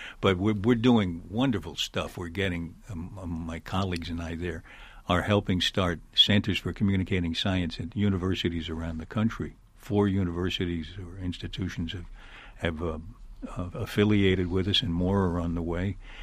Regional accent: Manhattan, New York, United States; I was born in Manhattan, but I grew up all over the country because my father was a traveling actor.

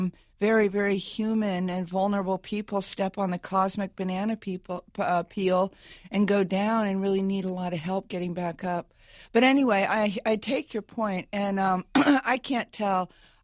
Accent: California, United States; he was our governor. I'm from California.

